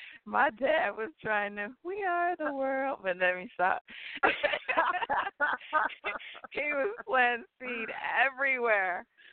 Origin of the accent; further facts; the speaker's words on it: Coconut Grove, Florida, United States; born and raised in Coconut Grove. I say the old Coconut Grove because the new one, I don't really know it much.